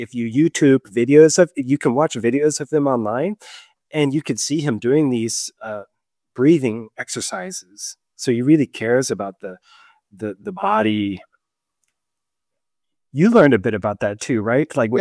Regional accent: San Jose, California, United States; I grew up in San Jose, California, with one foot in punk rock Californian American culture.

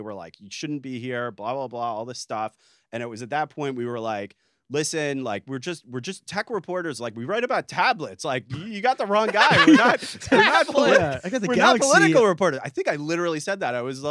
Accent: United States; Obviously, I was like, I'm an American.

